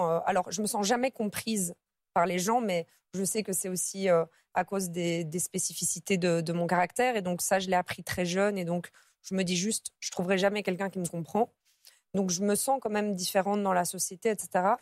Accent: Brussels, Belgium; Donc, moi, je suis originaire de Bruxelles et je travaille dans un des plus grands hôpitaux de Bruxelles.

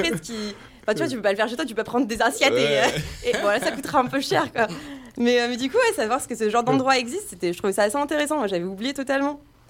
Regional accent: Auvergne-Rhône-Alpes, France; moved away; quand je suis partie de l'Auvergne, j'étais en mode bon, vas-y, ça m'a saoulé.

